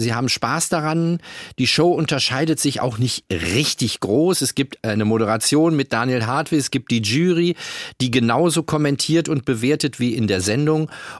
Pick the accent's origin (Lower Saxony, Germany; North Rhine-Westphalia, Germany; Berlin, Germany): North Rhine-Westphalia, Germany; Duisburg; now in Frankfurt, Germany; Ja, hier in Frankfurt. Aber ich komme natürlich aus Duisburg